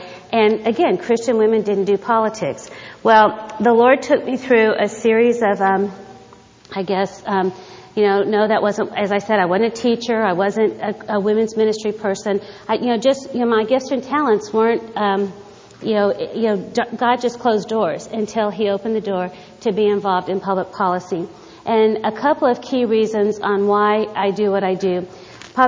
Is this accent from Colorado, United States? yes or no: no; Texas, United States; I'm from Texas, and if you know me at all, you'll know that pretty quickly that I'm from Texas.